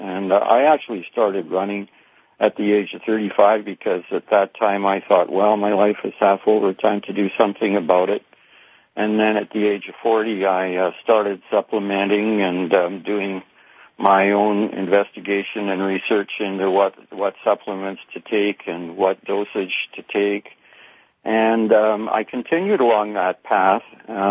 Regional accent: Winnipeg, Manitoba, Canada; Born and raised in Winnipeg, as you already mentioned.

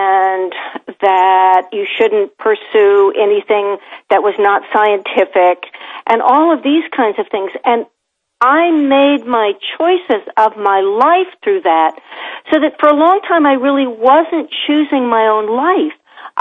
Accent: East Coast, United States; I grew up on the East Coast in a very liberal college town. So the assumption was that we were really open-minded.

